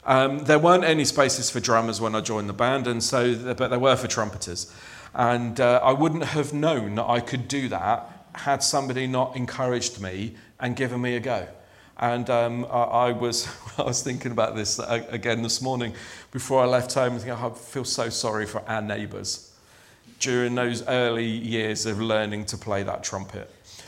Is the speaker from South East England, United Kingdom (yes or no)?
yes; Chesham, South East England, United Kingdom; At the church I grew up in Chesham in Buckinghamshire